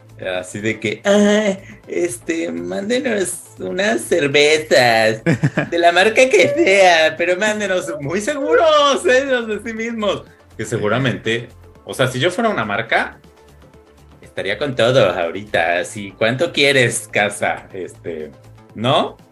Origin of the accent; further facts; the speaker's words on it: Mexico; Y yo, pues, como mexicano, como buen mexicano